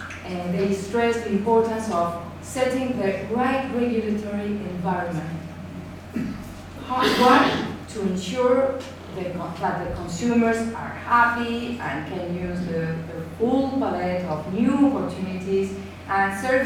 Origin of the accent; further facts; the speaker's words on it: Spain; English is a second language; And as I come from Spain